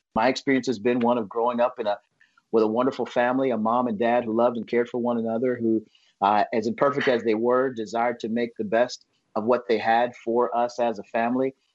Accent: United States; For me, there's not a distinction of what it means to grow up black. I grew up in America.

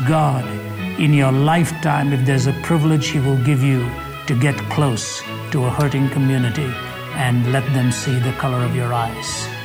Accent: India; I was born and raised in India, and we weren't very rich. We were upper middle class family

